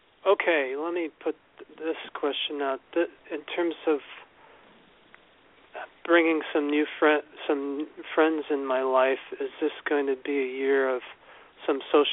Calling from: Arlington, Massachusetts, United States; I'm calling from Arlington, Massachusetts.

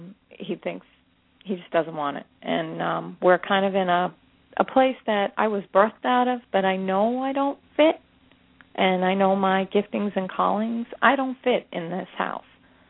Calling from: Florida, United States

